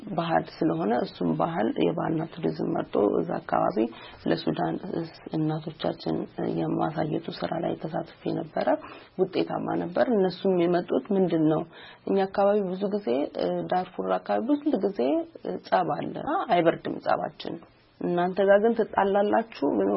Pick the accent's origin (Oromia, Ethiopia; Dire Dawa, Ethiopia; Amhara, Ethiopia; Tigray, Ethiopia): Dire Dawa, Ethiopia; now in Addis Ababa, Ethiopia; ተወልጄ ያደግኩት በድሬዳዋ ከተማ ነው። አዲስ አበባ ከመጣሁ በኋላ በፋሽን እና በሞዴሊንግ ኢንዱስትሪ ውስጥ ተሰማራሁኝ።